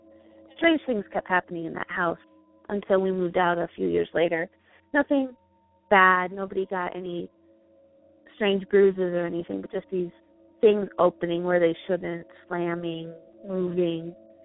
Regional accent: Michigan, United States; now in Idaho, United States; I live in Idaho. I'm originally from Michigan, and that's where this story actually takes place.

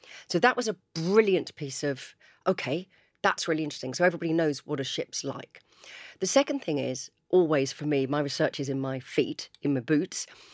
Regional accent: Chichester, South East England, United Kingdom; I grew up in Chichester, live in Chichester. Every single school trip was to the Victory in Portsmouth Harbour.

